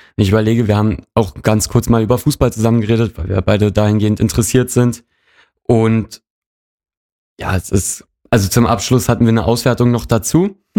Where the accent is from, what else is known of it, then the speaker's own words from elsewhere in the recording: Werder, Brandenburg, Germany; ich bin in Werder aufgewachsen und lebe dort jetzt momentan auch immer noch.